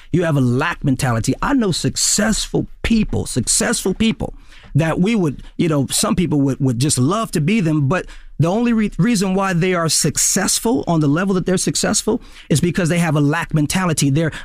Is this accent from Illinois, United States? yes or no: no; Watts, California, United States; I grew up in Watts. I knew all about loyalty there.